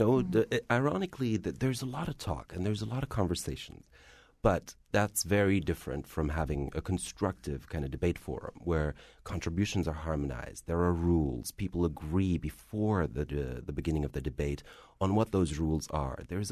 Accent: Frankfurt, Hesse, Germany; English is a second language; Well, I am of Algerian descent. I'm very much bicultural. I was born and raised in Frankfurt, so I am Arab. I am German.

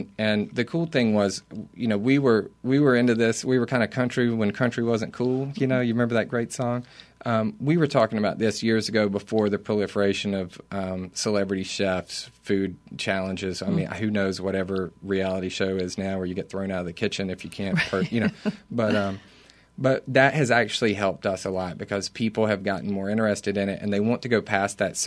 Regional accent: Alabama, United States; growing up in Northeast Alabama, I kind of figured that everybody South was like my South.

